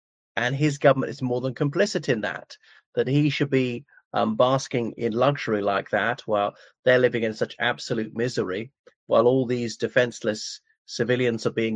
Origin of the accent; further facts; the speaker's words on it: Ireland; from Ireland, so please comment as we're going along.